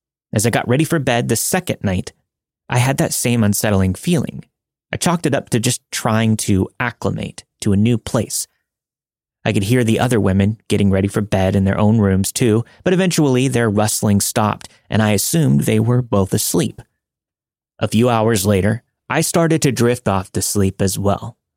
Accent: California, United States; moved away; Anyways, in 2016, I left my hometown in California to work on a ranch in Montana.

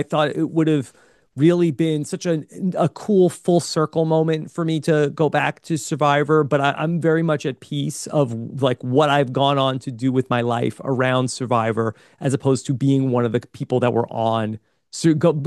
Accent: North Carolina, United States; I'm a dad from North Carolina, and that's really who I am.

